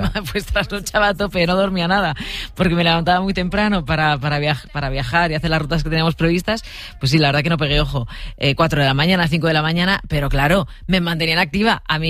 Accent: Spain; se me reconoce que soy española, no tenía que decir nada

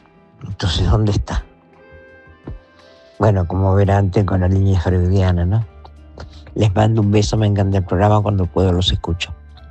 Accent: Argentina; yo les hablo, soy argentina, soy profesional

